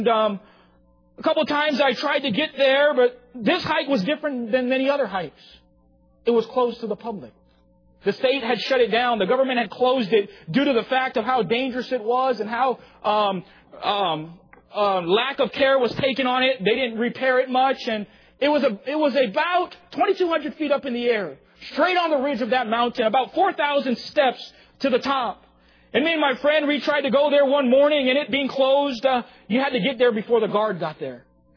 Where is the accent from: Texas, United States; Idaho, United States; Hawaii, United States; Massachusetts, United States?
Hawaii, United States; I had the privilege of growing up in Hawaii for about 19 years of my life